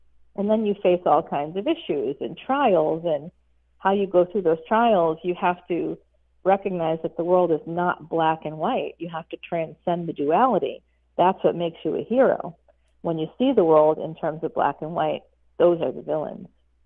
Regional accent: Boston, Massachusetts, United States; born there; I got to go with Bruins because I was born in Boston.

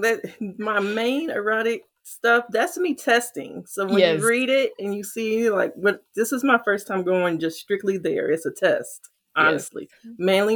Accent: St. Louis, Missouri, United States; I'm from St. Louis, Maya Angelou. So that's what I, you know, that's in my blood.

